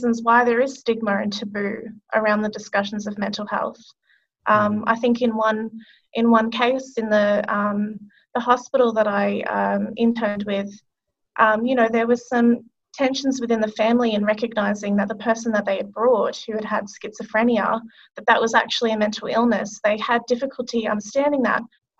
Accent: Queensland, Australia; I think I read it recently when I took a flight to my hometown in Queensland.

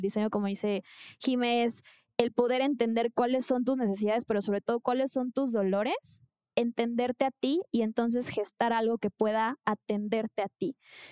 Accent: Mexico; somos mexicanas

